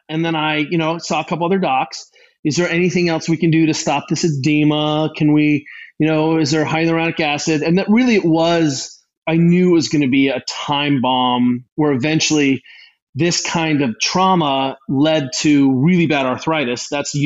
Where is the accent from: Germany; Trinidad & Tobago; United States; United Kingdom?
Germany; Again, I grew up racing in Germany.